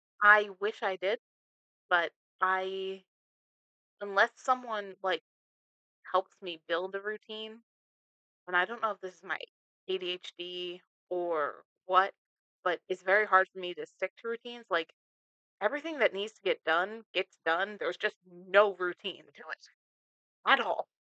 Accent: New Jersey, United States; So, I grew up in a suburb of New Jersey. I don't want to say the exact one

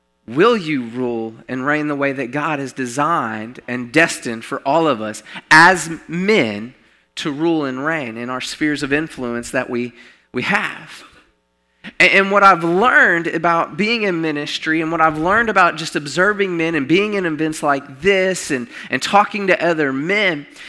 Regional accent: Arkansas, United States; I'm from Arkansas, y'all, cut me some slack.

